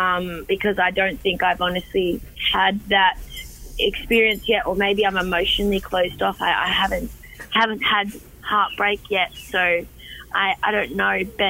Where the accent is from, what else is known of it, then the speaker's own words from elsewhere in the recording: England, United Kingdom; It's crazy for me because I'm just from England, obviously.